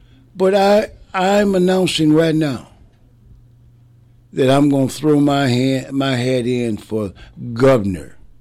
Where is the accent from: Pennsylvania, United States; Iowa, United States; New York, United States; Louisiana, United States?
Iowa, United States; I was raised up in Iowa, up in this part of the country.